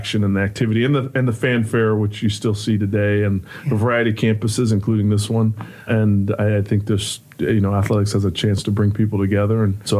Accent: Gainesville, Florida, United States; I grew up in Gainesville, Florida, and the University of Florida was like a stone throw from my house.

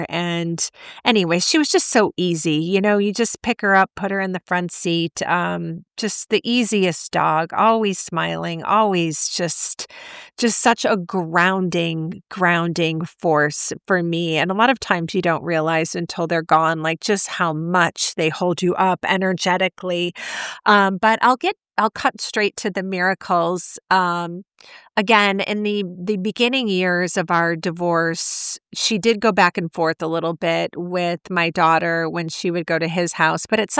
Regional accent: Illinois, United States; I grew up in Illinois

